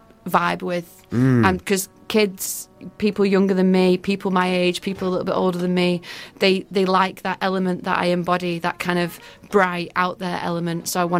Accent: England, United Kingdom; I'm super good at it in England because I'm English

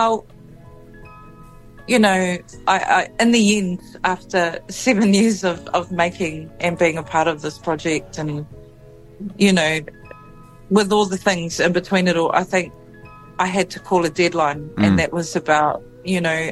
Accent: Porirua, Wellington, New Zealand; I grew up in Porirua, and we're definitely a community of Pali Māori

